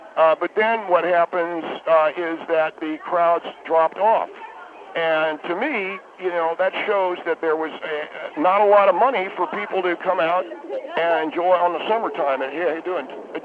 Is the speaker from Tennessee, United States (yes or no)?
no; California, United States; Originally, I'm from California, and that's currently where I do reside.